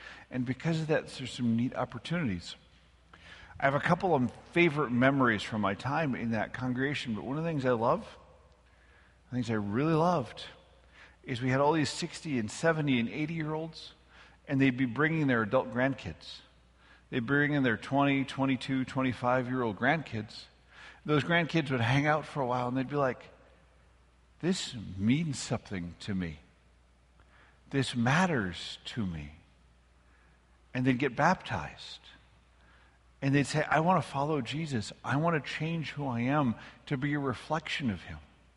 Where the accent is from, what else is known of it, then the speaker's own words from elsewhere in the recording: Minnesota, United States; Where I grew up in Minnesota, all those Germans were met by priests, and they spoke their language